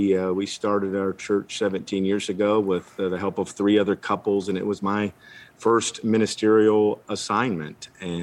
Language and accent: English; Newark, Ohio, United States; My hometown is a place called Newark, Ohio, and it is east of Columbus, way outside the Outer Belt.